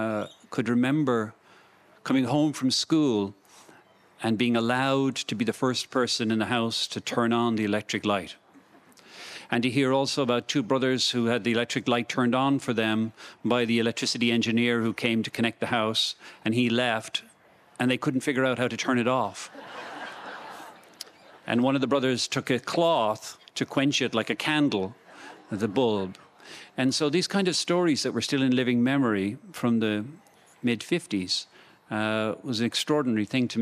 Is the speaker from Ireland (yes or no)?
yes; Dublin, Leinster, Ireland; moved away as an adult; also born or lived in County Clare; And so while I was born in Dublin in 1958 and grew up with no concept that anybody could ever have not have had electricity